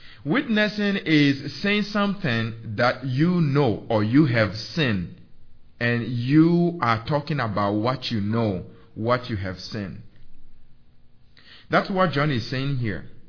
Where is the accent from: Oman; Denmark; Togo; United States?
Togo; English is a second language; I'm from Togo, West Africa, by the way. I should have presented myself, but I hope you can tell by the accent. So it's humid and hot.